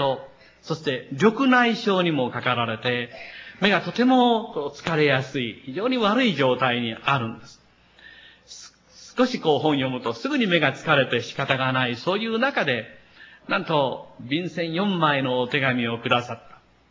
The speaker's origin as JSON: {"language": "Japanese", "region": "Kochi", "country": "Japan", "said": "また私と同じ高知県出身ということでですね"}